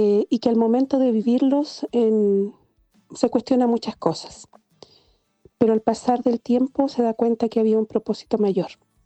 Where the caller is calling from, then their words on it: Traiguén, Araucanía, Chile; de Traiguén, del sur de Chile.